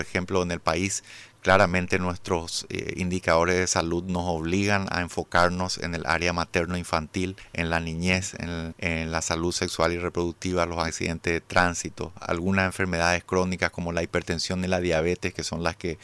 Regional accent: Paraguay; las patologías que más nos hacen sufrir como sociedad paraguaya

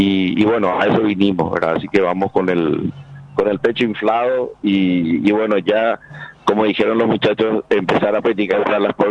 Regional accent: Paraguay; nosotros como asadores paraguayos desde el 2018 que estamos haciendo ruido afuera

